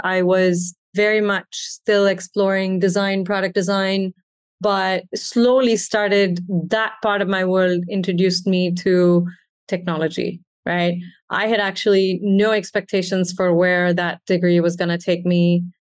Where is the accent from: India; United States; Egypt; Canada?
India; Chennai, Tamil Nadu; moved away as an adult; I grew up in Chennai, which is in the south of India. I was here till I was almost 20 and then went on to do my grad school in the US.